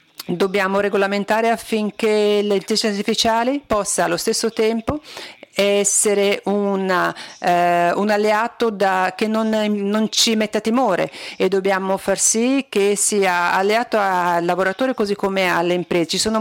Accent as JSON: {"language": "Italian", "region": "Algarve", "country": "Portugal", "said": "il poeta della mia terra, Algarve"}